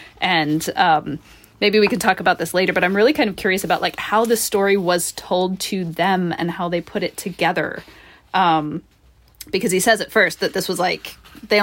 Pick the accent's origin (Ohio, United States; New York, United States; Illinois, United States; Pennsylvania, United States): Pennsylvania, United States; Pittsburgh; I'm in Pittsburgh now, and I grew up in Pittsburgh